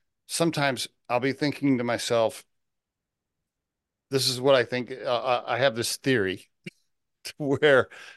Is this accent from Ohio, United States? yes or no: no; Oklahoma, United States; Now, I keep in mind, I grew up in Oklahoma, and my mother was like kind of Pentecostal, so to speak, Assembly of God Christian.